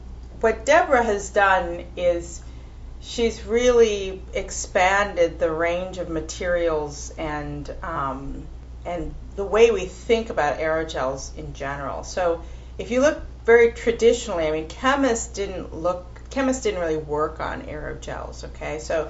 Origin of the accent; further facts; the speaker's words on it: Washington, United States; also born or lived in Alameda, California; I'm basically from the West Coast. I was born in Alameda, California, but my family really lived mostly in the Washington area, so I grew up there.